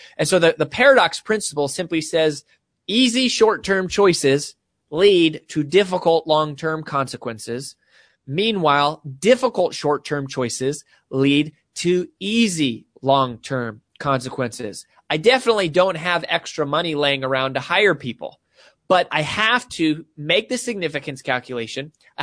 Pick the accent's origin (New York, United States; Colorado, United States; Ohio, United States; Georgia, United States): Colorado, United States; the classic sort of signature story is that I grew up in Colorado, and in Colorado, we are famous for the Rocky Mountains.